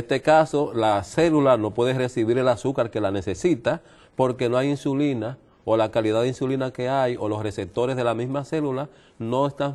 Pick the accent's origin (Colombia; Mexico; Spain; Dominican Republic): Dominican Republic; now in New York, United States; estuve unos 11 años en mi país hace poco y apenas hará unos 6 meses. Regresé a Estados Unidos y estoy radicado actualmente en la ciudad de Nueva York